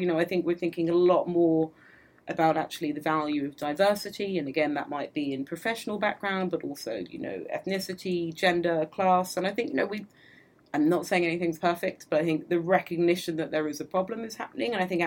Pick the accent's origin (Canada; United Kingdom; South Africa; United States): United Kingdom; London; I was born in London, I've lived here my whole life.